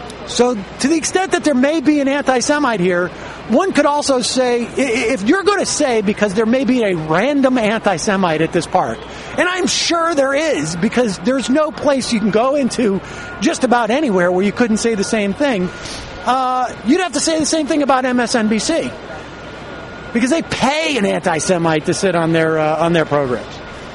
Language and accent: English; Worcester, Massachusetts, United States; many people could not have fit into my shul in my hometown of Worcester.